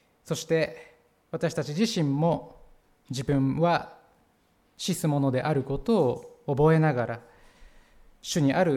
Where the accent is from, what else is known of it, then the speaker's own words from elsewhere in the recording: Hokkaido, Japan; moved away as an adult; also born or lived in Ishikawa Prefecture; もともと北海道の出身ですけれども、10年間石川県で牧師をしておりまして、この4月にこちらに赴任をしてまいりました。